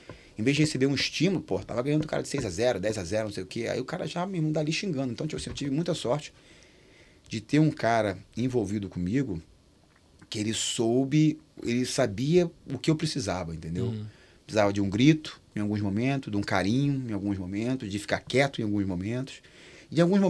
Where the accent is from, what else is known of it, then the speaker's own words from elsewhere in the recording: Rio de Janeiro, Brazil; eu fui criado no Flamengo ali, sou de Santa Teresa, com 10 anos minha mãe se mudou, e a gente foi criado no Flamengo